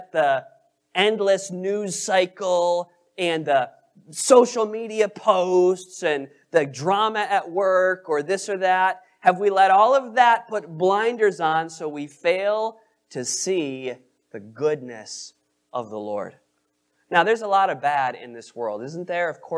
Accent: Reedsboro, Vermont, United States; But I remember growing up in Reedsboro, Vermont. Aren't no streetlights in them parts there.

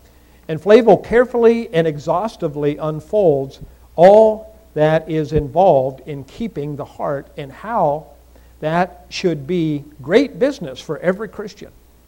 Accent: Pennsylvania, United States; I just recently came back from my hometown in central Pennsylvania

